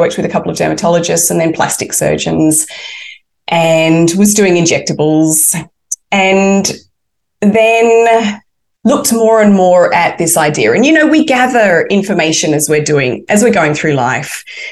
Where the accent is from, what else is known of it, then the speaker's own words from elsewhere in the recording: Brisbane, Queensland, Australia; also born or lived in United Kingdom; now in Melbourne, Australia; because I lived in the UK for 11 years, moved back to Australia, moved to Melbourne because even though I'm from Brisbane, I moved to Melbourne